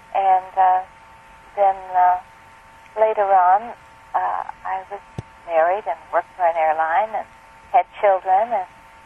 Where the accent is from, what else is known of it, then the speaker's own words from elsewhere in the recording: St. Louis, Missouri, United States; In the Midwest, St. Louis.